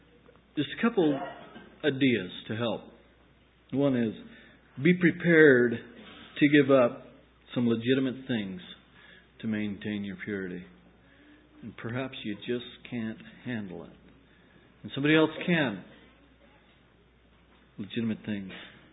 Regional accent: Oregon, United States; And, you know, I come from the Willamette Valley, and I was used to the intensity here and the way they farm.

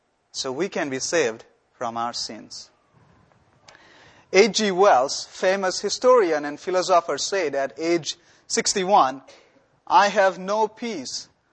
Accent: India; the country that I come from, I'm originally from India.

